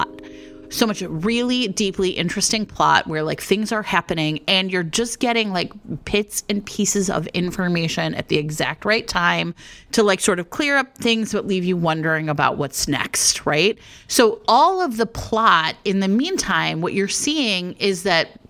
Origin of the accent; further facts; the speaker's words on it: United States; But because I'm American, I was like, I don't know what that means.